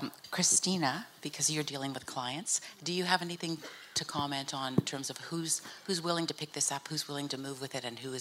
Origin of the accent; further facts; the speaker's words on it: Australia; talk when you were talking about Australia and how we're doing here. I always want to apologize for my accent. How we're doing here.